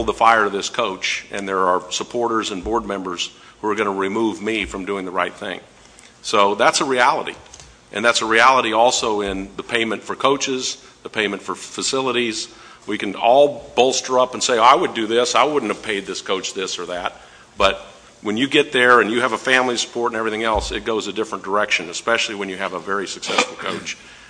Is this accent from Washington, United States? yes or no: yes; Washington, United States; Seattle versus Pullman, you know, in my home state.